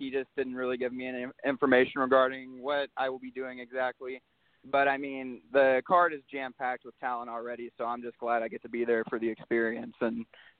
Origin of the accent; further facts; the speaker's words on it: Detroit, Michigan, United States; born there; I was born in Detroit, and so I always grew up watching WCW because it was pretty impactful in my area